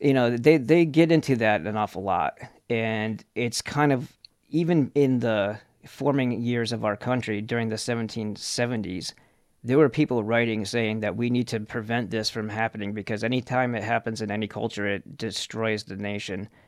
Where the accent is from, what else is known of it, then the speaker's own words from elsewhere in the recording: New York, United States; I'm from New York, so it's like Ghostbusters, but it's Ballbusters.